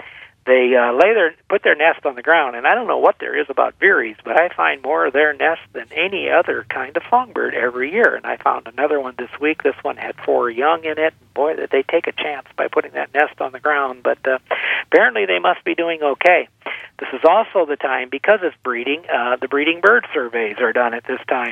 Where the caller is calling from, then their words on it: Sandstone, Minnesota, United States; I'm calling you from the Audubon Center near Sandstone, Minnesota.